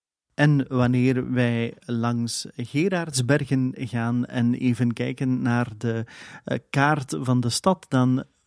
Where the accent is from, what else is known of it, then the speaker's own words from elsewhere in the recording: Kinshasa, DR Congo; Zoals ik eerder zei, ben ik dus afkomstig uit Congo-Kinshasa.